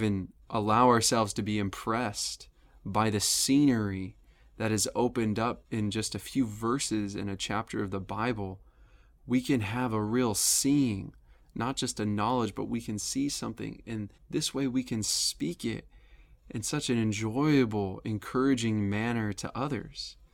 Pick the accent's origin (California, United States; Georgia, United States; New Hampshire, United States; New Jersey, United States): California, United States; Or for me, I grew up in California and I really like In-N-Out Burger.